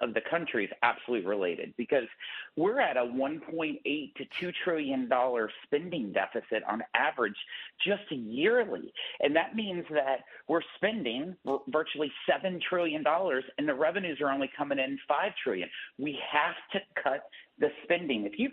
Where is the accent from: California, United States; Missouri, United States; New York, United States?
Missouri, United States; That flight path that the plane was coming in from Wichita, I'm from Missouri.